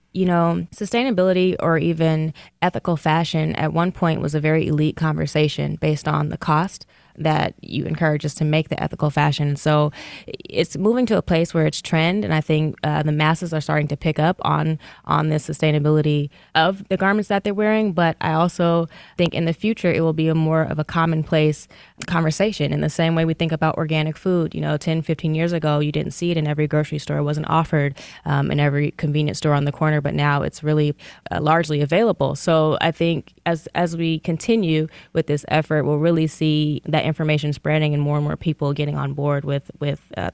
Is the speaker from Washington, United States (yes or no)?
yes; Seattle, Washington, United States; now in Detroit, United States; Well, I'm from Seattle originally, and my ex is from Detroit, so that's how I got here back in 2013.